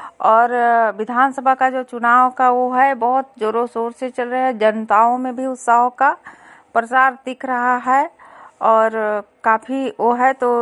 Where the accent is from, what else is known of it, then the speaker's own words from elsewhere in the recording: Uttar Pradesh, India; Bahraich mobile वाड़ी से। मैं विशेषरगंज ब्लॉक से हूँ, जिला बहराइच से।